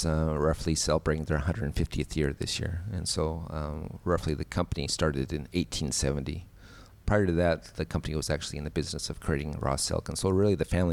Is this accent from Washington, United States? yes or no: no; Utah, United States; it's so similar to, you know, the area that I grew up in back in Utah.